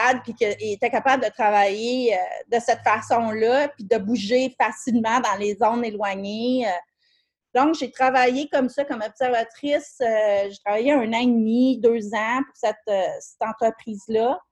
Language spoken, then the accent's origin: French; Saint-Jérôme, Quebec, Canada; also born or lived in Toronto; je suis originaire des Basses-Laurentides, de Saint-Jérôme, là, proche de Montréal.